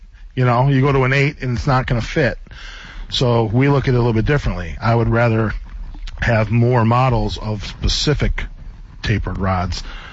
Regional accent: Pennsylvania, United States; also born or lived in Michigan; You know, and I grew up in Pennsylvania and in Michigan.

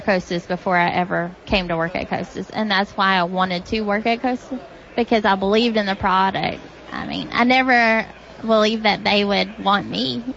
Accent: Arkansas, United States; You know, I'm from Arkansas, so.

